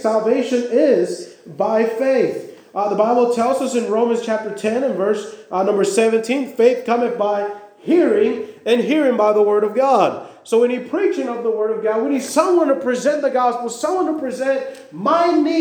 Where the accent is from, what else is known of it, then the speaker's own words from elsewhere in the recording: Dominican Republic; You know, we grew up there in the Dominican. It was normal for us to have bars in the windows and have bars in the front of the house and have bars in the door, you know, in front of it.